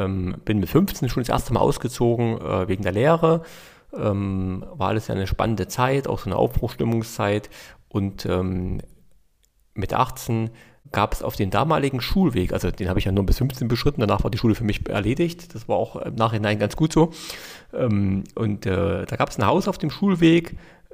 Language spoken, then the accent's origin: German; East Germany, Germany; bei mir ist die Heimat eben der Osten. Und ich finde das auch schön. Auch wir wurden oft ausgelacht wegen unserem tollen Dialekt.